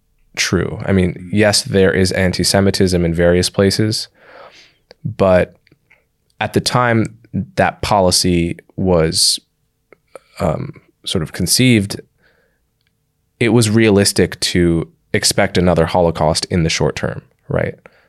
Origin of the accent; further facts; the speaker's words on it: Livingston, New Jersey, United States; So I grew up in and around New York City. I mean, I think the high school I went to was probably 30% Jewish.